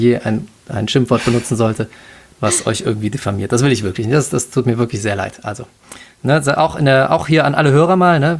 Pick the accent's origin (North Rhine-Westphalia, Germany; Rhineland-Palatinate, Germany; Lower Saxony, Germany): North Rhine-Westphalia, Germany; Porz; Ich komme aus Porz.